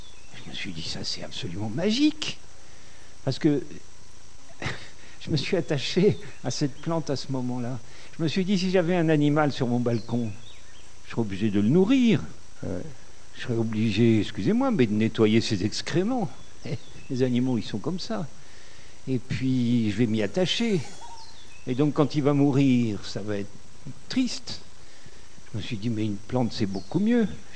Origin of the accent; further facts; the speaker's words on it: the Midi, France; Chez moi, dans le Midi, il y a une technique sur les oliviers.